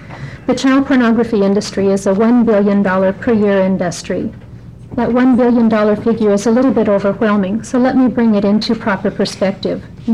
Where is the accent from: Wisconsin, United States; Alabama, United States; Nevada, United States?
Wisconsin, United States; Milwaukee; now in Oregon, United States; I'm from Milwaukee, and I chair Oregon Citizens for Decency Through Law.